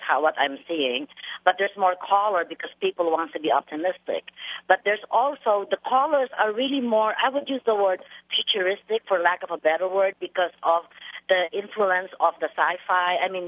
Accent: Texas, United States; what I'm trying to say also is I am from Texas.

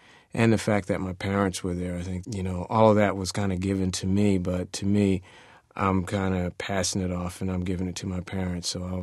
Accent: Philadelphia, Pennsylvania, United States; I also had a wonderful award bestowed on me at the my hometown baseball team, the Phillies, by Sounds of Philadelphia

